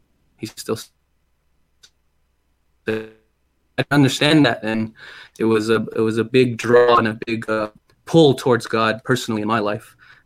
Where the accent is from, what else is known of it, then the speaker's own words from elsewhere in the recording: Navajo Nation, United States; I'm from the Navajo Nation, and so the way we had considered wealth was different